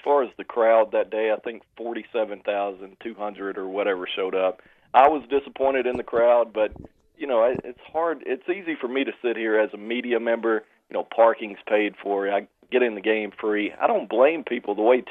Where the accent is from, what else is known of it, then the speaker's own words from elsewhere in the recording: Arkansas, United States; I grew up in South Arkansas. Those were my first memories of going to War Memorial, seeing the Razorbacks.